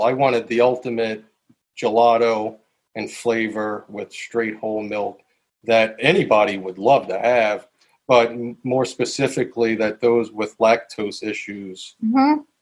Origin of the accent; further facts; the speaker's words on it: United States; You know, as an American kid, that's what you know, ice cream.